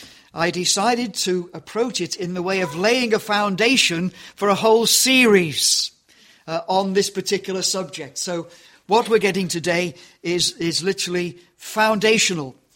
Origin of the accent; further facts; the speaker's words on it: England, United Kingdom; I'm so English, I want to call them skittles